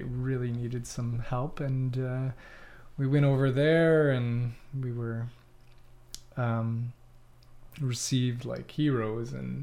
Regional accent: Hatley, Quebec, Canada; Yeah, I grew up in Hatley, and it is a really beautiful area.

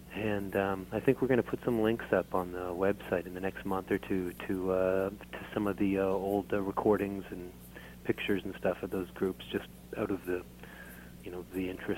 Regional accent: Yarmouth, Nova Scotia, Canada; I'm from Yarmouth, and some of the members are from Yarmouth, Nova Scotia, which is a little fishing community on the South Shore, on the very, very far tip of Nova Scotia.

